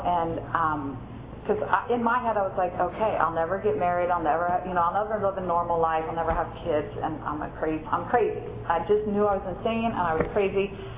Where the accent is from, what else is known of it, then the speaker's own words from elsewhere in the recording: Philadelphia, Pennsylvania, United States; So I was from Philadelphia, and so back there they have like fake stores